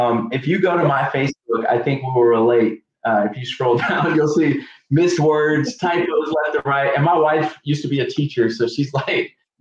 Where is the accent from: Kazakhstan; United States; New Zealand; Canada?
United States; Fayetteville; I'm from Fayetteville, so.